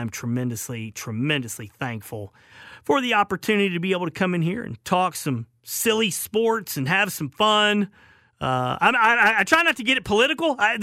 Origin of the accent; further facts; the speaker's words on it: the South, United States; accent: Southern; Rice, because that's my southern accent.